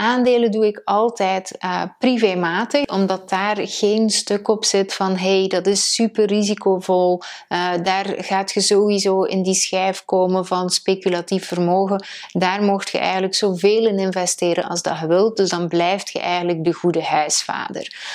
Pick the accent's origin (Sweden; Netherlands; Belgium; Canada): Belgium; Maar ik kan u wel inkijk geven op basis van wat ik doe als Belg. Dus dit geldt niet voor Nederlanders die eventueel kijken